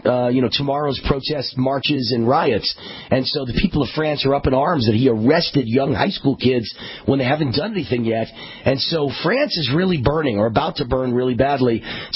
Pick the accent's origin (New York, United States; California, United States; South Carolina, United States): New York, United States; now in Las Vegas, United States; I was born and raised in New York, and from the time I was like 6 years old, I was reading the Post.